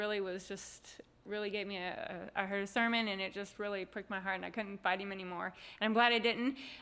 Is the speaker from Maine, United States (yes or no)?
no; Louisiana, United States; also born or lived in Orlando; I grew up part in Louisiana and part Orlando.